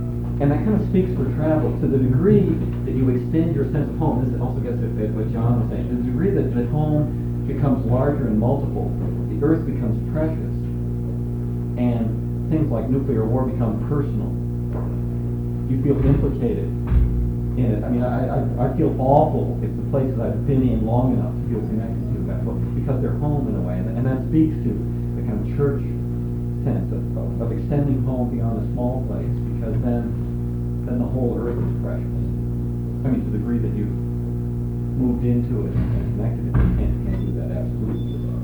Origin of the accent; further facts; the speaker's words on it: Ohio, United States; I grew up in Ohio, and I felt like I didn't want to be in Ohio, but I didn't feel any connection to it.